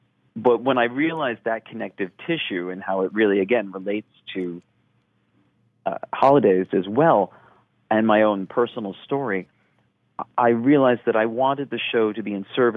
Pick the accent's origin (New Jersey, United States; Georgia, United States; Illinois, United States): New Jersey, United States; now in New York City, United States; I'm from here originally, as is Floyd. We're both. I'm from New Jersey.